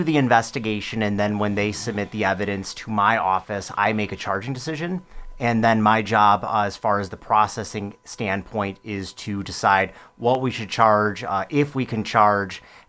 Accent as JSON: {"language": "English", "town": "Southfield", "region": "Michigan", "country": "United States", "tie": "born or raised there", "also_born_or_lived": "Milford, Michigan", "said": "I am from the Detroit area originally. Grew up in Southfield, Michigan, Milford, Michigan area."}